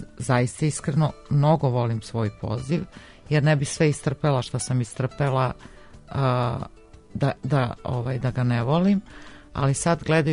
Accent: Bar, Bar Municipality, Montenegro; pošto sam ja rodom iz Bara, pa u Baru nije tada bila srednja muzička škola

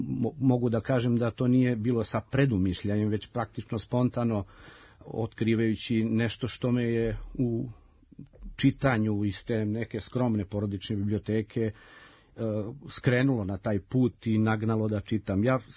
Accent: Kraljevo, Šumadija and Western Serbia, Serbia; Ja sam odrastao u Kraljevu

